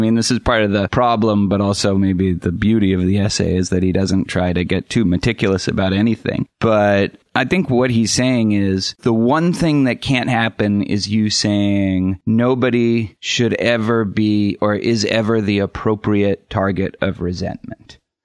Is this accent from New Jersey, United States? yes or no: no; Boston, Massachusetts, United States; I mean, you're in Boston? Jesus Christ, I grew up in Boston. That's all that matters to me, really, is Boston.